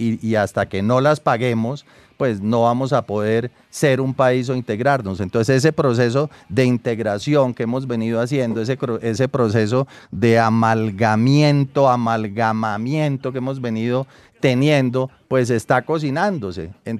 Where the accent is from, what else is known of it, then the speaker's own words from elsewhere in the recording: Colombia; eso de ser colombianos, que con los defectos y los vacíos, eso es parte de ser el colombiano de hoy.